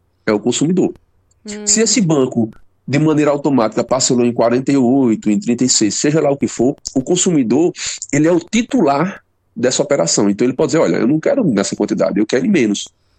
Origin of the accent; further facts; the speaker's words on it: Brazil; O que acontece e que nos falta muito enquanto brasileiros é uma percepção sobre a educação financeira.